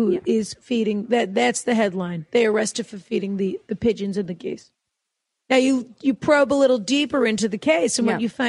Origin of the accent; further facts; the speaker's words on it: Massachusetts, United States; We're from Massachusetts.